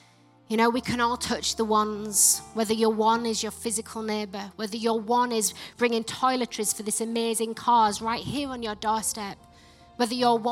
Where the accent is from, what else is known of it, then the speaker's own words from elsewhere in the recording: Yorkshire and the Humber, United Kingdom; accent: Yorkshire; Not with this Yorkshire accent, are you serious?